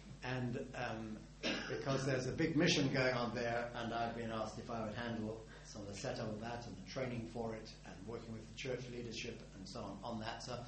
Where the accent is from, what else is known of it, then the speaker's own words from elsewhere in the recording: Gloucester, South West England, United Kingdom; You've heard that I come from Gloucester.